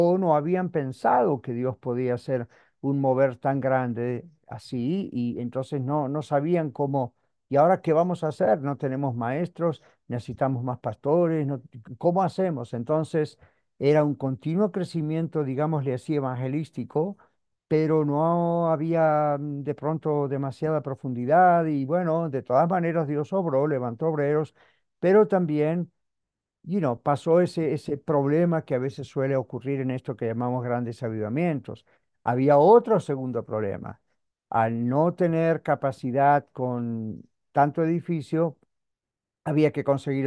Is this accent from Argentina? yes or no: yes; Argentina; moved away; Yo recuerdo que en mi país de origen, en Argentina, yo recuerdo que las iglesias cuando yo era un niño eran muy pequeñas, las iglesias cristianas.